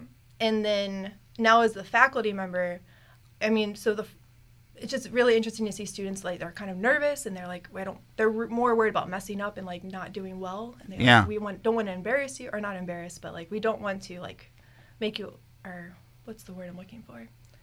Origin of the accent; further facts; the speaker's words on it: Stafford, Virginia, United States; So I'm actually a local. So I grew up in Stafford, went to Colonial Forge High School.